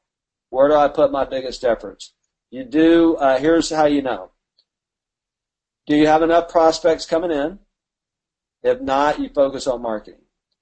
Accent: Alabama, United States; You know I'm from Alabama, right?

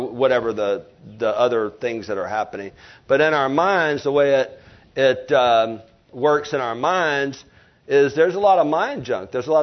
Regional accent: Alabama, United States; I did tell you I'm from Lower Alabama, right? Barely got out of high school, L.A., Lower Alabama.

